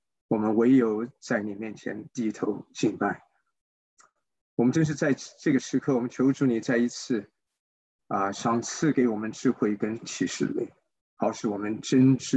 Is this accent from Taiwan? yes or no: yes; Taiwan; 那么在我们在台湾长大的，我们在经历许许多多的选举